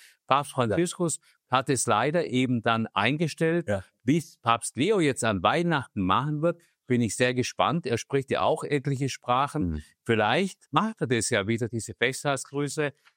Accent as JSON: {"language": "German", "region": "Baden-Württemberg", "country": "Germany", "said": "ich sag mal als Schwabe"}